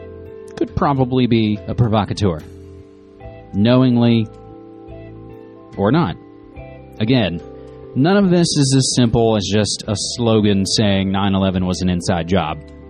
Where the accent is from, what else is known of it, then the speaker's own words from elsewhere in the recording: West Virginia, United States; now in Portland, United States; But my home state, born and raised, southern West Virginia.